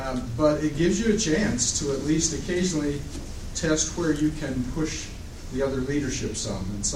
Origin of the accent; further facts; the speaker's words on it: Albuquerque, New Mexico, United States; from Albuquerque, New Mexico.